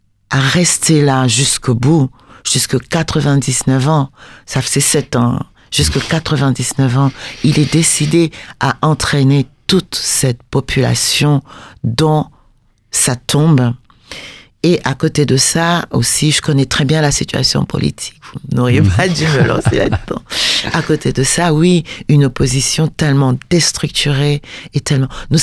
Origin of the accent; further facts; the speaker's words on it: Cameroon; moved away as an adult; Je suis née, j'ai grandi au Cameroun. Je suis partie du Cameroun pour mes études à 21 ans. Je suis revenue.